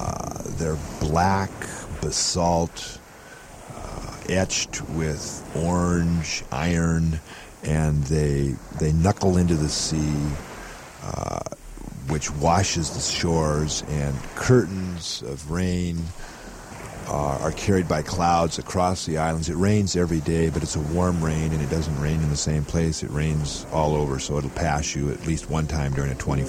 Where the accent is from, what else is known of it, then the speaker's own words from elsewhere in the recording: Hawaii, United States; born there; now in Seattle, United States; I'm a Seattle middle school teacher. I was born in Hawaii, and recently I returned on sort of a vision quest.